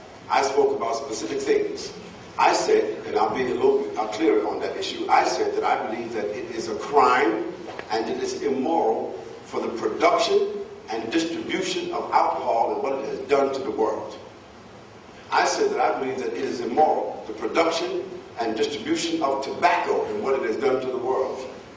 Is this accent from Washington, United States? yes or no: no; Harlem, New York, United States; So excuse my aggressiveness. I told you from the beginning I was from Harlem.